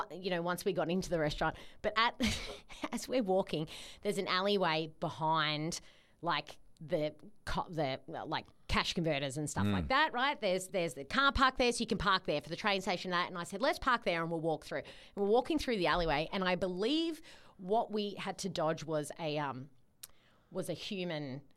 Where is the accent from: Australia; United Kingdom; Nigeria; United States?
Australia; Werribee, Victoria; I love Werribee. I grew up in Werribee South and I'm a big fan.